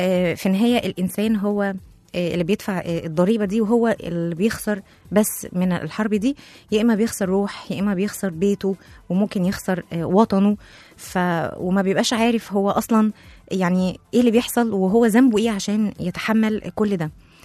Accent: Egypt; لأن هي بصراحة حالة جديدة علينا إحنا كمصريين. يعني إحنا مجتمعنا عشري وودود بطبعه

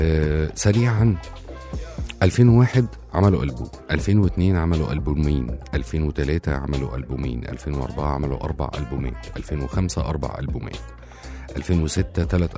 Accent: Egypt; ابتديت أنا كواحد مصري بعيد عن فكرة زي دي

